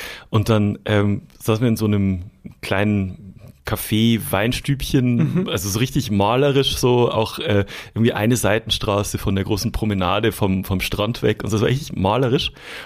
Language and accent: German; Germany; Die hat erstens gesehen, ich bin Deutscher.